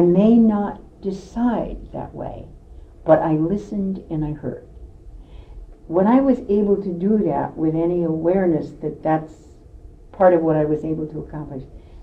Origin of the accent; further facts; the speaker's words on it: Alaska, United States; I think there's a connection there between what I've been able to do personally and the fact that I'm from Alaska.